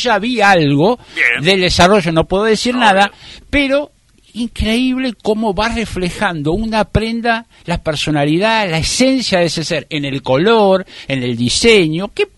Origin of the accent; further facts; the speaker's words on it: Argentina; como todo argentino, queremos tomar y comer alguitos.